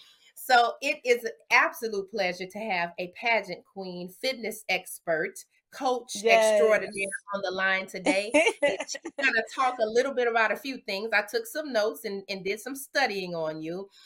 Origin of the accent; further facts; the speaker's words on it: Louisiana, United States; I'm from Louisiana, so I participated in the circuit when I was in college.